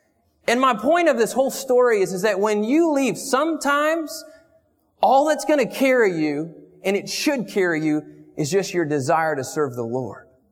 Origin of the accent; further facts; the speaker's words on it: Indiana, United States; I'm from Indiana originally, and when I was going to school, I owned a coffee shop for 2 years.